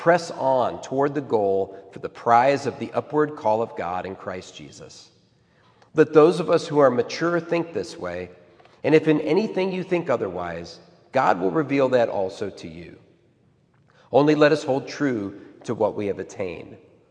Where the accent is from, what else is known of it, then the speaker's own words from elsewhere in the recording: Midwest, United States; born there; And I was born in Midwestern America where my family went to church